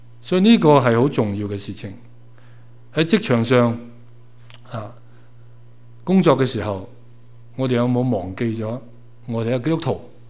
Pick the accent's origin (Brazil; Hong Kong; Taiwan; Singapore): Hong Kong; now in Canada; 没错，我们是加拿大人，我们都是中国人，我们都是香港来的、移民